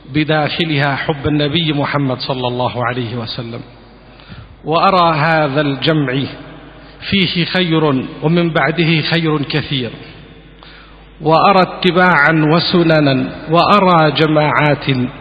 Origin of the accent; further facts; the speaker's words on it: Palestine; فحال الدعوة عندنا في فلسطين هو كحاله في أي بلد عربي